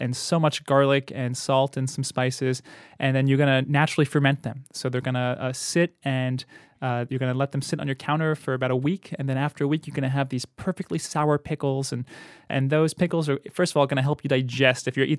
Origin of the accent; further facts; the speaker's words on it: New York, United States; You know, I grew up in the New York area. Bagels were just essential for the mornings.